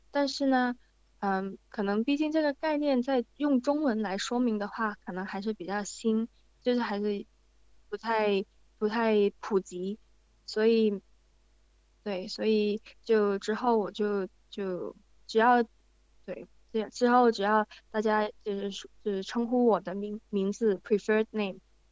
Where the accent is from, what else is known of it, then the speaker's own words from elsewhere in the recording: Hong Kong; now in Melbourne, Australia; 然后我来自香港，现在住在墨尔本